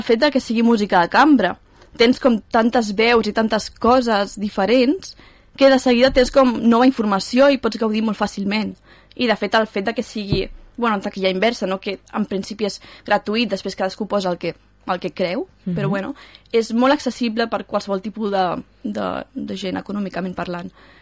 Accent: Gavà, Catalonia, Spain; estem encantades de tocar aquí a Gavà, bueno, és el meu poble tota la vida

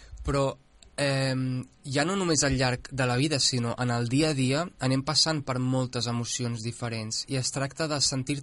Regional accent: Catalonia, Spain; amb la situació que m'ha tocat, que sóc català i tal

